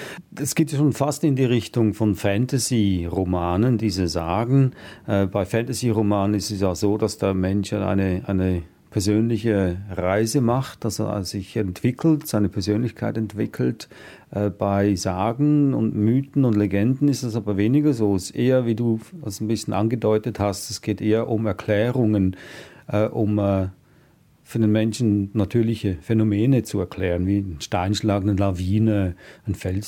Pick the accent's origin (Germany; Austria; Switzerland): Switzerland; Ich komme aus der Schweiz, auch wir sind...